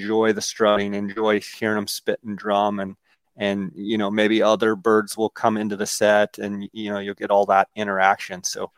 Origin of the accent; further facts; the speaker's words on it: Arizona, United States; when I would be hunting Merriam's in my home state of Arizona or around in the West